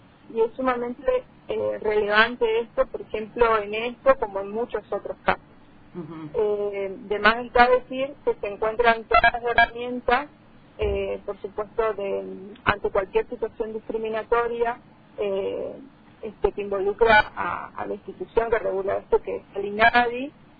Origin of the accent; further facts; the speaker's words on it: Puerto Rico, Misiones, Argentina; Sí, yo soy de Puerto Rico, me eduqué en esa localidad, conozco cómo es el ámbito cultural